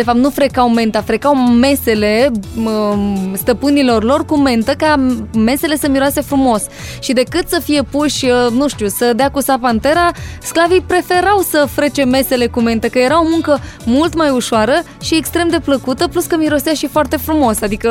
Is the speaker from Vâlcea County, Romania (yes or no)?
no; Galați, Galați County, Romania; pentru că eu sunt din Galați și mi-ar fi convenit mai mult să fie Galați, să zicem, dar na.